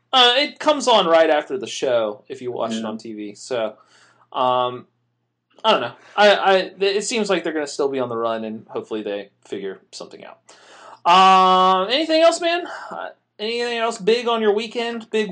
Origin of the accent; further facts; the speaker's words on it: the South, United States; even though I'm from the South, my I don't have really a Southern twang.